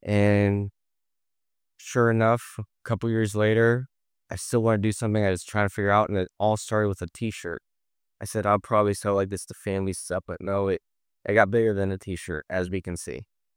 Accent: Brookfield, Ohio, United States; I grew up in Brookfield, Ohio. It's a little place outside, kind of by Sharon, PA. Not a lot of people know about it. That's where I grew up.

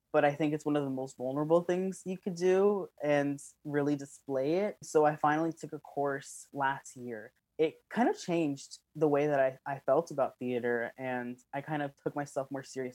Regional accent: Chicago, Illinois, United States; I'm from Chicago, Illinois. My parents are both from Mexico, but they both immigrated to Chicago in different times and met each other here.

